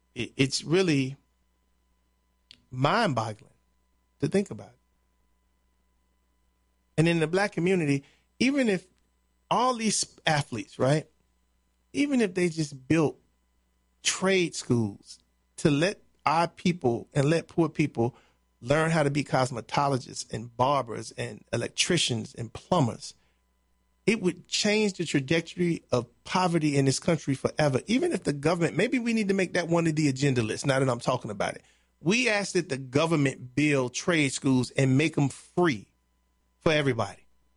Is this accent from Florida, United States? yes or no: no; Chicago, Illinois, United States; I wasn't just raised in a house like that. The block I grew up on in Chicago was like that.